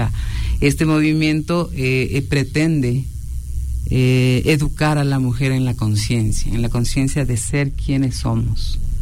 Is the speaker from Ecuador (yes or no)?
yes; Ecuador; esa herencia que tenemos como ecuatorianos, como ecuatorianas